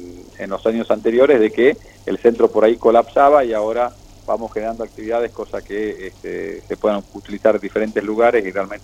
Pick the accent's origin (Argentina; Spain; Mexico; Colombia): Argentina; somos los argentinos